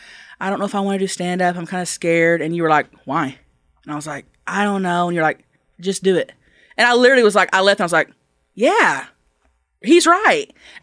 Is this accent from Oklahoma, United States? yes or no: yes; Thackerville, Oklahoma, United States; Thackerville, Oklahoma.